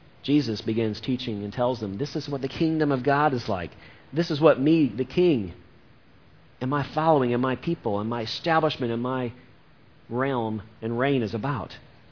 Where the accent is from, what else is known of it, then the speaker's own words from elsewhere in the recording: Atlanta, Georgia, United States; yeah, I'm from Atlanta, Georgia. And growing up there and spending a lot of time even in Alabama before I came down here